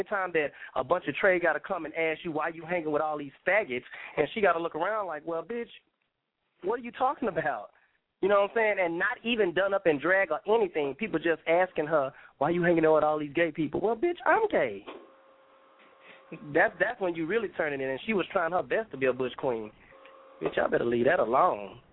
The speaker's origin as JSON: {"language": "English", "town": "Dallas", "region": "Texas", "country": "United States", "said": "I'm from Dallas, Texas."}